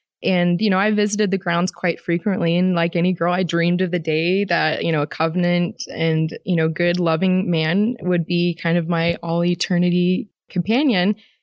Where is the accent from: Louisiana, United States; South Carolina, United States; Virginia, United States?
Virginia, United States; Fairfax; I'm from Washington, D.C. I specifically grew up in Fairfax, Virginia.